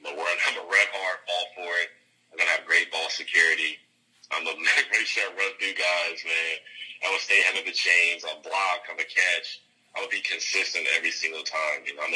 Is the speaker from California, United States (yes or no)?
yes; Lancaster, California, United States; you know, I grew up in Lancaster, you know, Southern California area.